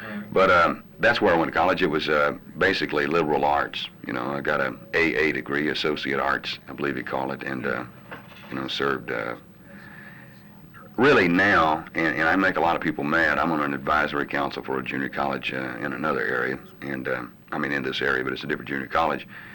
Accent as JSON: {"language": "English", "town": "Vardaman", "region": "Mississippi", "country": "United States", "tie": "born or raised there", "said": "Chickasaw County native. I mean, like I said, I was born in the Vardaman Hospital"}